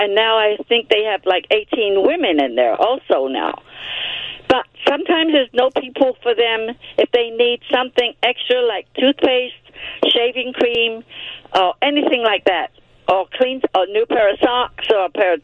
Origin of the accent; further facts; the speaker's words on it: London, United Kingdom; now in United States; I'm from London.